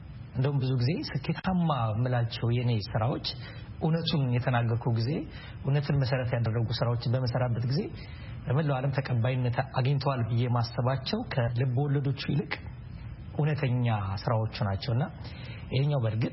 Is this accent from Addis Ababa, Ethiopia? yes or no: yes; Addis Ababa, Ethiopia; born or raised there